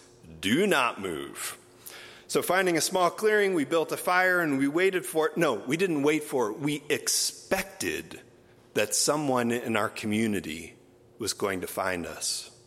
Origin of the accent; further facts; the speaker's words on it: Port Clyde, Maine, United States; So as I mentioned, I'm from Maine, and I grew up in the small fishing village of Port Clyde on the St. George Peninsula.